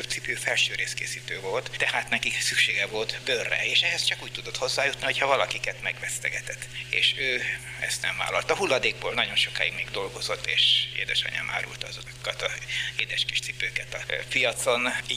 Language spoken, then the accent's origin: Hungarian; Békés, Hungary; born there; Békésebben születtem 1935-ben. Édesanyám paraszt családnak a gyermeke.